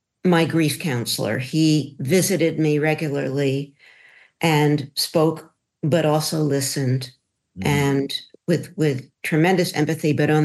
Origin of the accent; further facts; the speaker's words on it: Philadelphia, Pennsylvania, United States; And so who I am is a product of the 1950s, and I grew up in Philadelphia in a very loving home with two Jewish but pretty assimilated parents